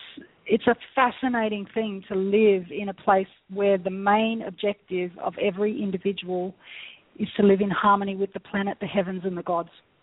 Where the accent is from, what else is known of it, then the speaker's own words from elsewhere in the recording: Australia; I am Australian, by the way, if you haven't gathered by my accent.